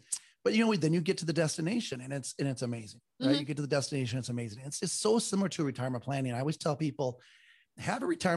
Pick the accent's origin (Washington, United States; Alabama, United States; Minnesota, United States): Minnesota, United States; Minneapolis; when I was a kid, growing up in Minneapolis, Minnesota area, we grew up very poor.